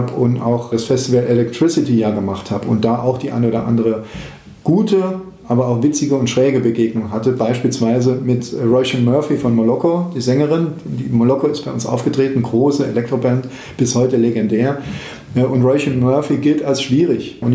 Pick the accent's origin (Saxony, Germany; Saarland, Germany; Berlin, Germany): Saarland, Germany; Saarland ist meine Heimat. Das ist, ja, also ich bin brutalstmöglicher Saarländer. Ich bin durch und durch Saarländer und liebe es hier zu leben, liebe die Art, wie wir leben.